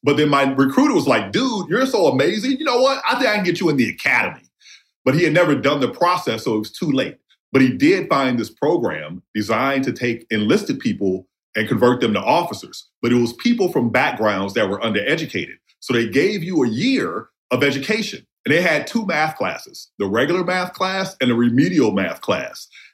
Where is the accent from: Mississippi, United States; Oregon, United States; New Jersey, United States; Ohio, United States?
Mississippi, United States; Heidelberg; I grew up in Heidelberg High School in Jasper County, Mississippi, all black.